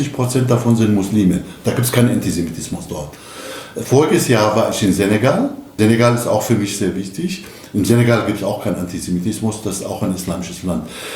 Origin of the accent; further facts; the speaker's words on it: Damascus, Damascus Governorate, Syria; ich habe ihm gesagt, ich komme aus Damaskus.